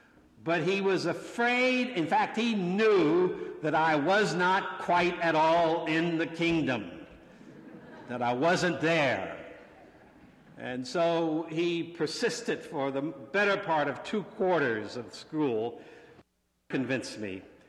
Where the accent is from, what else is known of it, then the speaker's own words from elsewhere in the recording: Ohio, United States; as a Methodist young person growing up in Ohio and engaging in conference and regional youth workshops